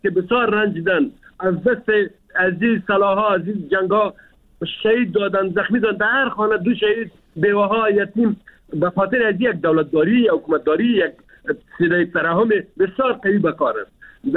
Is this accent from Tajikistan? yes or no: no; Afghanistan; ما افغان هستیم، ما مسلمان هستیم،